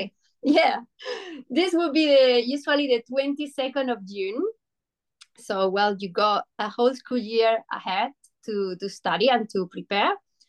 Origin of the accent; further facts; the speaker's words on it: Spain; English is a second language; I come from Spain and I've been an English teacher for 10 years.